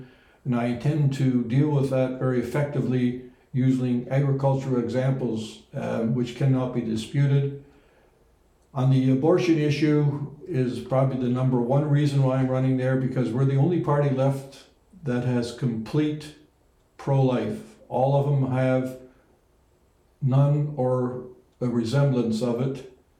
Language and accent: English; Netherlands; that's actually my home country, Holland